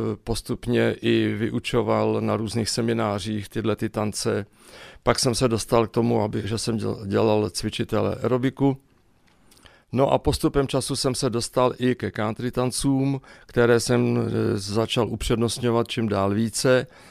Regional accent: Karlovy Vary, Karlovy Vary Region, Czechia; moved away as an adult; now in Brno, Czechia; sice už jsem 35 let, už Brňákem jsem, ale předtím 30 let jsem byl Karlovarák, protože jsem se narodil a žil jsem v Karlových Varech.

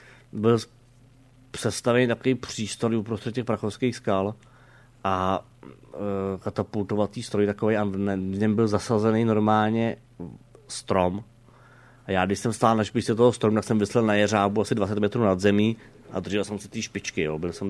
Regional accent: Humpolec, Vysočina Region, Czechia; born there; now in Prague, Czech Republic; No tak já jsem se narodil v Humpolci

